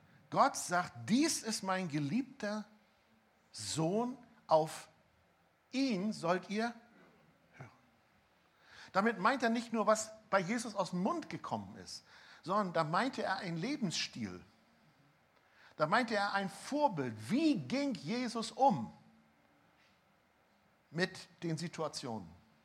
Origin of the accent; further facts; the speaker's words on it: Germany; ich bin Deutscher, ich schwitze mich zwar auch voll, aber nicht so schlimm